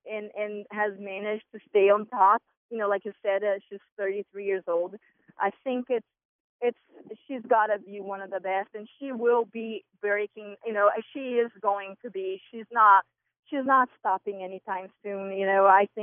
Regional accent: Santa Maria, Rio Grande do Sul, Brazil; now in United States; It was different. It's a third world country, and you know, it's definitely, things have changed since I've been here since 98.

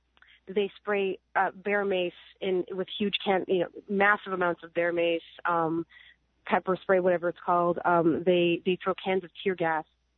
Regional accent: Canada; now in United States; because I'm Canadian and I have a green card

